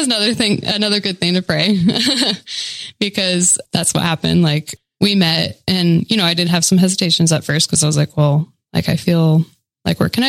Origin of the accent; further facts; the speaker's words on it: Monmouth, Oregon, United States; So I grew up in Monmouth, Oregon.